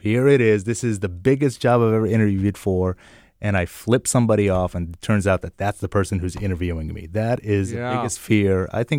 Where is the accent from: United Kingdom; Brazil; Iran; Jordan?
Jordan; also born or lived in East Coast, United States; now in United States; not only do I come from the East Coast before I came here, but I come from Jordan in the Middle East.